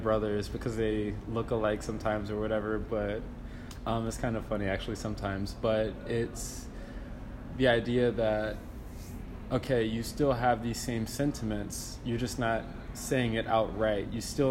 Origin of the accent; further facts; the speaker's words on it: Camden, New Jersey, United States; also born or lived in Philadelphia; I'm from Camden, New Jersey. So I've had a long experience with like poverty and like all this other stuff, and homophobia and so on.